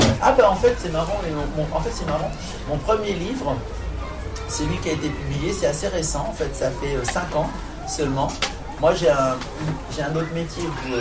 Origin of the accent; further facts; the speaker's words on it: Chartres, Centre-Val de Loire, France; now in Paris, France; vous savez que moi je suis de Chartres. Vous savez ça, vous avez entendu? Bah, j'ai fait toute ma scolarité, c'est quand même incroyable. Maintenant j'habite à Paris